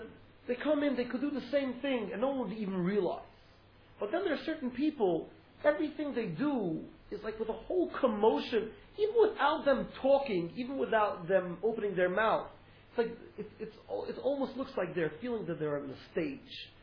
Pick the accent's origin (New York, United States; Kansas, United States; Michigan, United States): New York, United States; Borough Park; English is a second language; I'm from Borough Park, so my English is not so so developed